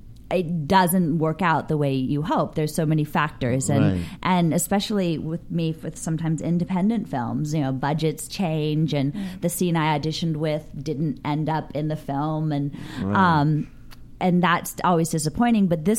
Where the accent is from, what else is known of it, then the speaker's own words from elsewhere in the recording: New Hampshire, United States; now in Los Angeles, United States; I'm from New Hampshire, so I'm a New England girl.